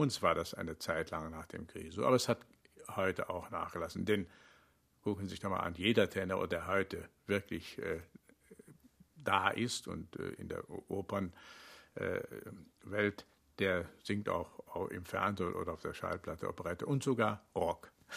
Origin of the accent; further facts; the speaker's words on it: Rhineland, Germany; sondern ich bin halt wie im Rheinland aufgewachsen, mit dieser Musik zuerst konfrontiert worden.